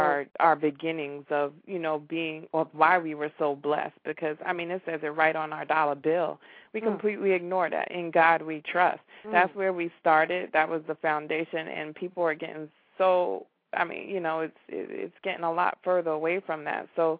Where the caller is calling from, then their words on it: New York, United States; I'm in New York.